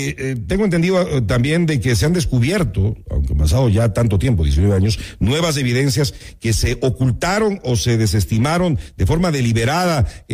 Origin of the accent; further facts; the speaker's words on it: Ecuador; y que como ecuatorianos estemos pendientes